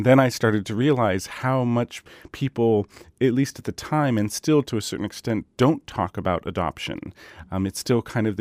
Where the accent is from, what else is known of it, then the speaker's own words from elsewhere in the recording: Bethel, Alaska, United States; you're half Eskimo and you were born in Bethel. So I grew up thinking, oh, I'm from Bethel, and which, you know, it's, if you're not from Bethel, that's a big joke that no one actually wants to be from Bethel.